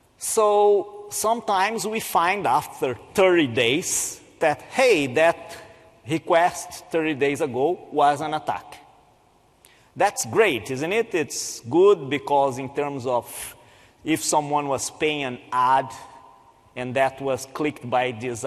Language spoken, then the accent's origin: English; Brazil; now in United States; And I come originally from Brazil, and then I moved to the United States